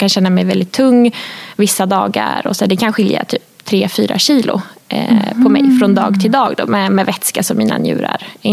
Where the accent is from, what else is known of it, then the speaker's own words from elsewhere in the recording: Gothenburg, Västra Götaland County, Sweden; now in Stockholm, Sweden; Jag var ute och sprang i morse här i Stockholm, fantastiskt väder. Såg att det regnade hemma i Göteborg